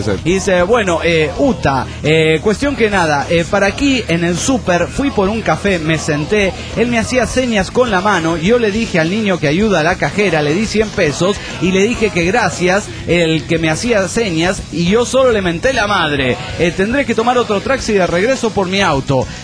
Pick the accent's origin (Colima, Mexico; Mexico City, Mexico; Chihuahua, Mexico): Mexico City, Mexico; del DF mexicano.